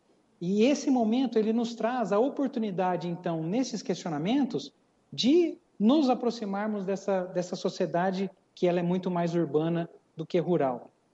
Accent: São Paulo, Brazil; nós todos como paulistas do nosso estado.

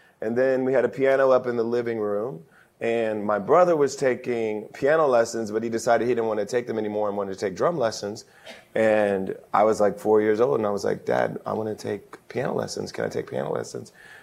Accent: Springfield, Ohio, United States; No, but I grew up in Springfield, Ohio. My family basically ran the church that I grew up in. So I grew up in the church.

